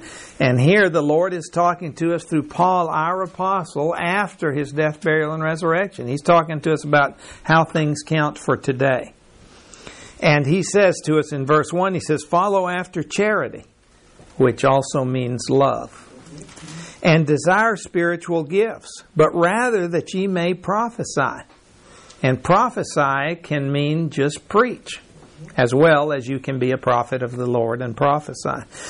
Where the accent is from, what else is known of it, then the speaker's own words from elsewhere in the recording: Mexico; first language en; I was raised in Mexico, and in my house they spoke English, and in school they spoke Spanish. So I grew up speaking both